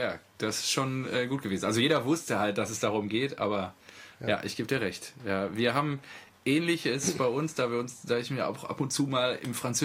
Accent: Übbenhagen, North Rhine-Westphalia, Germany; Also du kennst das Kaff, in dem ich aufgewachsen bin

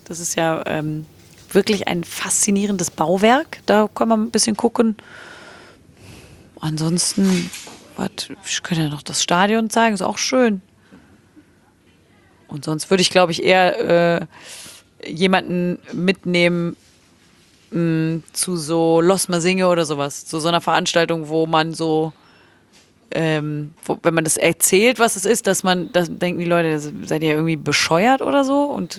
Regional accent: Cologne, North Rhine-Westphalia, Germany; Das kriegt man ja als Kölner jetzt selber.

